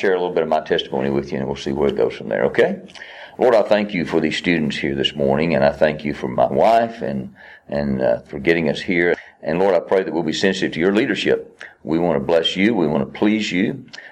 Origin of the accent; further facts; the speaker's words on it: Tellico, Tennessee, United States; also born or lived in Dallas; Well, I'm from Tellico originally.